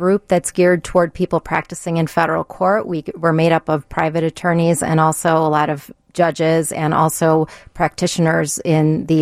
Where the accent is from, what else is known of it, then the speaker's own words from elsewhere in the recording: Chicago, Illinois, United States; And so we really hope to see a lot of participation from the Chicago area, since this is my hometown, but it is a nationwide contest.